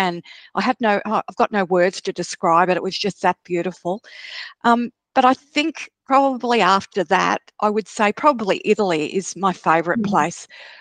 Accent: Sydney, New South Wales, Australia; born there; I was born in Sydney, and I absolutely love Sydney.

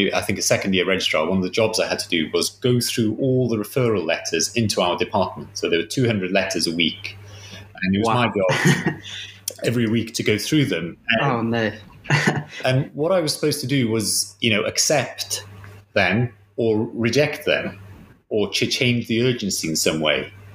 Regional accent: Wales, United Kingdom; I grew up in Wales. You may have noticed.

